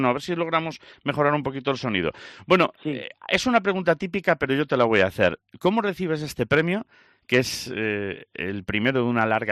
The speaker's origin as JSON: {"language": "Spanish", "town": "Salamanca", "region": "Castile and León", "country": "Spain", "tie": "born or raised there", "also_born_or_lived": "Lugo", "said": "yo nací en Lugo, pero me crié en Salamanca y ahora ya digo, nacido en Lugo y con corazón zamorano, porque es que todo lo que me hace feliz es de esta provincia."}